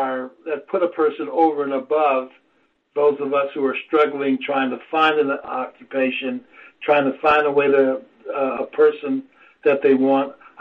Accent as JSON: {"language": "English", "town": "San Francisco", "region": "California", "country": "United States", "said": "From the beatnik era, again, I'm from San Francisco, poetry centers standing up on stage"}